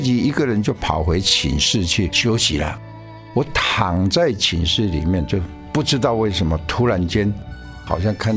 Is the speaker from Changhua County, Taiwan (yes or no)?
yes; Changhua County, Taiwan; 所以我高中的时候上了台湾的叫做彰化，我是在彰化的乡下长大